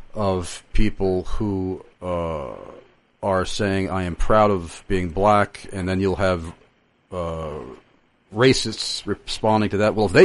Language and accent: English; United States; I am certainly unashamed for being an American. I am grateful for being an American. I love being an American, even though I'm dismayed by much of what goes on in this country